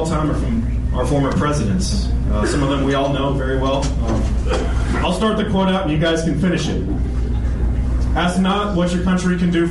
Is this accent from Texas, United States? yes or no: yes; Denton, Texas, United States; I'm from Denton, Texas. I'm a stand-up comedian from Denton, Texas.